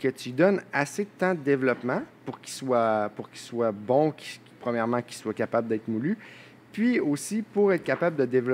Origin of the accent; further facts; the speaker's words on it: Rio de Janeiro, Brazil; accent: Rio; French is a second language; C'était pas mon accent de Rio.